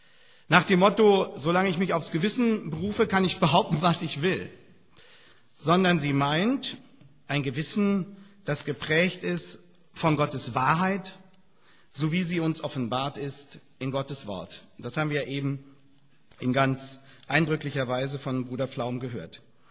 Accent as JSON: {"language": "German", "town": "Hanover", "region": "Lower Saxony", "country": "Germany", "said": "Ich bin Hannoveraner"}